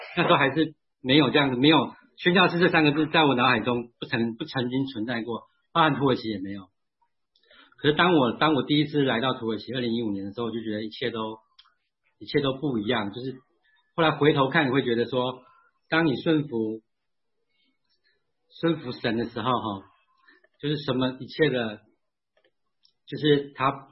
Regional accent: Taiwan; also born or lived in Shanghai; 那时候我已经在上海住了8、9年了，在我来。我是个台湾人了

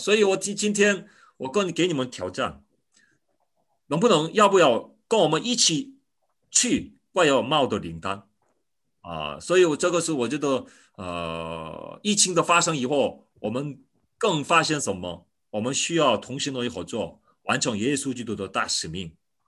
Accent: South Korea; Chinese is a second language; 我是韩国的牧师

